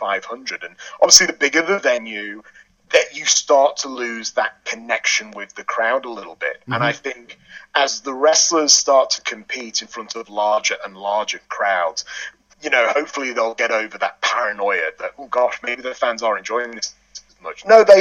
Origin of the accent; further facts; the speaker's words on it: England, United Kingdom; I think thankfully being English has actually weirdly helped me in this.